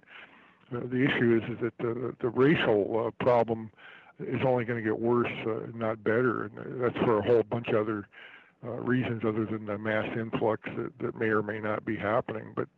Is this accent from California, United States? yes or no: yes; San Diego, California, United States; moved away; San Diego used to be my hometown back in the 80s, and I lived in Santee, which is just north of San Diego.